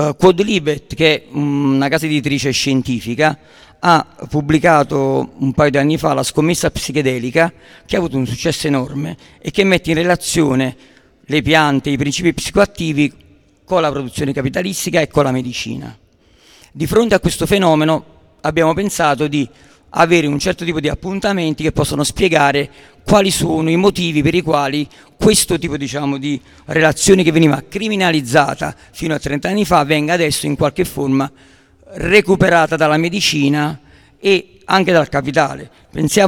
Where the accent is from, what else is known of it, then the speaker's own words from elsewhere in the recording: Portici, Campania, Italy; ero minorenne, avevo 17 anni e stavo a Benidorm con dei avanzi di galera del mio paese che è Portici